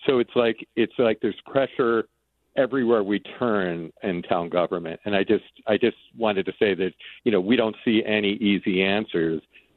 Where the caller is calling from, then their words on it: Castine, Maine, United States; I'm calling from Castine. I'm a select member here.